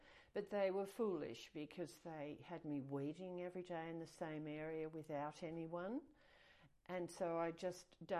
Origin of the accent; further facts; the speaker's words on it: Ulverstone, Tasmania, Australia; born there; I was born in Ulverston on the northwest coast. My mother was Tasmanian and my father was from Latvia, and he had come to Australia before the Second World War